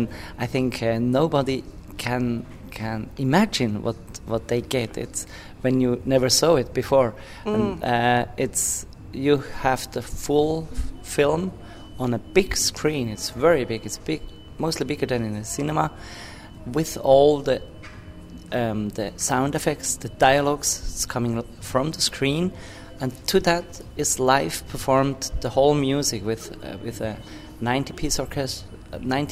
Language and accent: English; Lucerne, Switzerland; English is a second language; It started in Lucerne, my hometown in Switzerland.